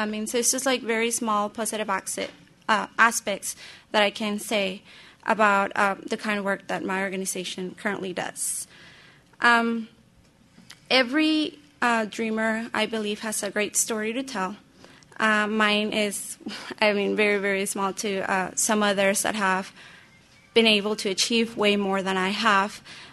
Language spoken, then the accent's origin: English; Alamo Heights, Texas, United States; as I grew up in Alamo Heights, I kind of became aware of ESL students not having all the resources available for them to succeed